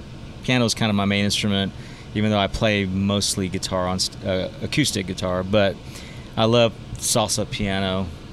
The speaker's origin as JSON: {"language": "English", "town": "Round Rock", "region": "Texas", "country": "United States", "said": "And I'm like from Round Rock, Texas, listening to … on speakerphone."}